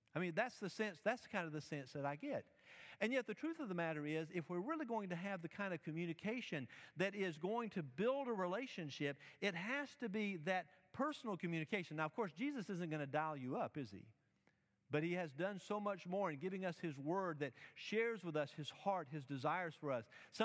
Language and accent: English; the South, United States; I remember growing up in the South when we would come back through. I didn't grow up in the South the whole time, but my grandparents were here